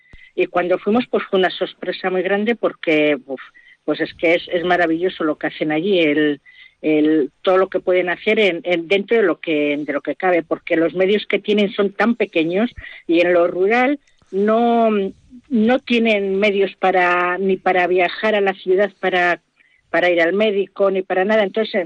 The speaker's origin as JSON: {"language": "Spanish", "town": "Argomaniz", "region": "Basque Country", "country": "Spain", "said": "Yo también pertenezco también al núcleo del Burgo, pero soy del pueblo de Argomanis"}